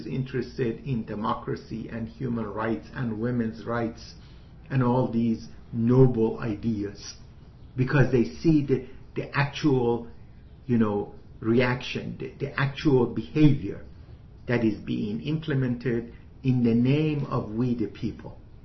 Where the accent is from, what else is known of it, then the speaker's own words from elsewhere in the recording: Natanz, Isfahan, Iran; my hometown of Natanz, Iran